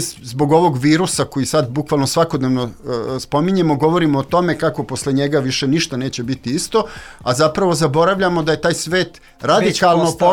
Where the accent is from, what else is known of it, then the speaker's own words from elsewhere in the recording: Serbia; došlo do promjene tog svetskog poretka u kome mi kao Srbi nikakve šanse nismo imali